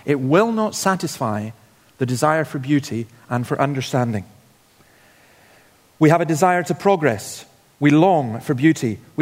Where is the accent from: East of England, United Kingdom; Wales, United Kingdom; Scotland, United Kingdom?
Scotland, United Kingdom; So I grew up on Nigg Cliffs, the top of Nigg Cliffs.